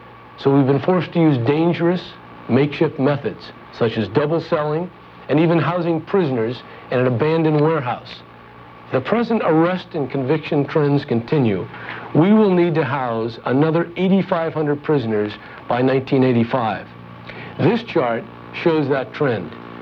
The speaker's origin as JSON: {"language": "English", "town": "San Francisco", "region": "California", "country": "United States", "tie": "born or raised there", "said": "When I was growing up in San Francisco, my father was the district attorney"}